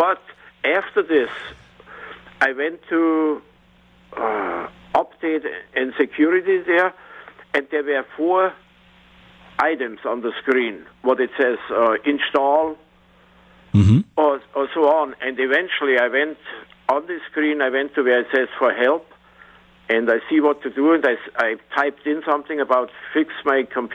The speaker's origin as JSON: {"language": "English", "country": "Germany", "second_language": "English", "said": "I'm from Germany, and my E is a I, and my I is a E."}